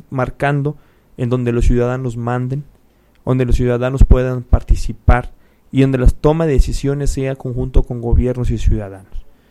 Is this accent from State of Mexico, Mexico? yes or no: no; Guadalajara, Jalisco, Mexico; Somos únicos, los tapatíos somos únicos en el país.